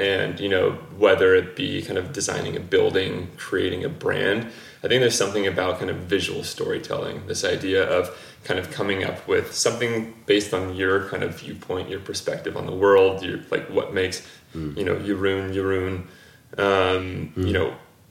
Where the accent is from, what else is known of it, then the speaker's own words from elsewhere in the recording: San Diego, California, United States; even thinking back to when I was a young kid growing up in San Diego